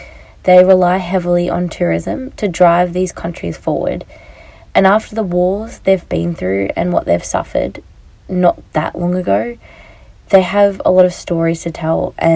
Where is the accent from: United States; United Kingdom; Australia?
Australia; I'm just an Australian girl with the world at her feet, working in public relations and communications